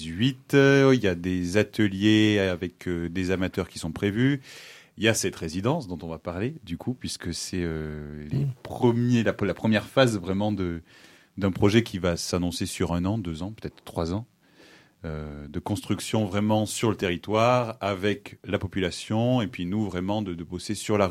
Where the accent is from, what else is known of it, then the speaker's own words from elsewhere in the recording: Occitanie, France; c'était important aussi pour moi de revenir vraiment sur le territoire, là où j'ai grandi, et puis où je connais davantage les problématiques.